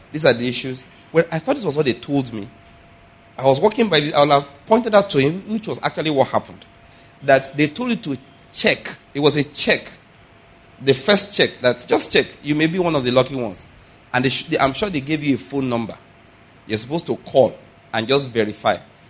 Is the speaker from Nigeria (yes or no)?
yes; Nigeria; Father, I thank you because I could go to Enugu, Ibadan, Lagos, Abuja, Kaduna, Kotangora. I'm a Nigerian.